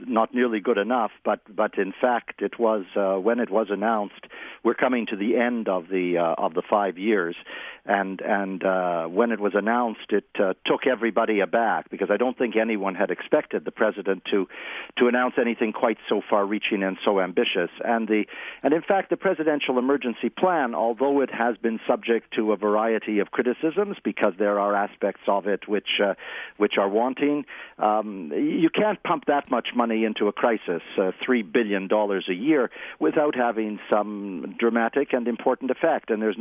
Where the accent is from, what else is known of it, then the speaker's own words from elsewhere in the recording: Canada; By the way, it's the same in my country. As a Canadian, the people of the country are engaged.